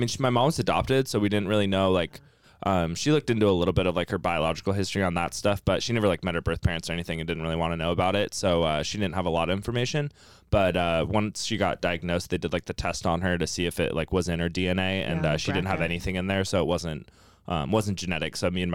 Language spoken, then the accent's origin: English; Seattle, Washington, United States; born there; I was born in Seattle and that's where my parents met and like lived for a while or whatever.